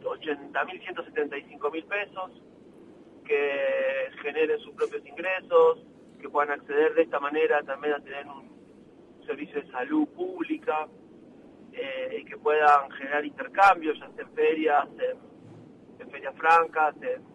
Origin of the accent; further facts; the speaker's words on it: La Plata, Buenos Aires Province, Argentina; yo soy de La Plata, vos lo sabés, Gisela